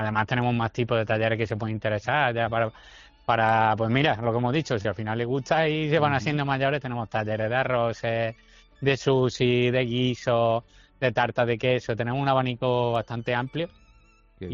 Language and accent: Spanish; Archidona, Andalusia, Spain; Pues yo lo he hecho allí en mi pueblo, en Archidona, pues yo soy de Archidona, sí.